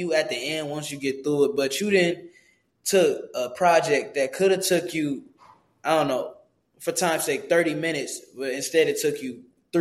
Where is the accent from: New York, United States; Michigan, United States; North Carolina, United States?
Michigan, United States; Detroit; because growing up in Detroit, that's not easy.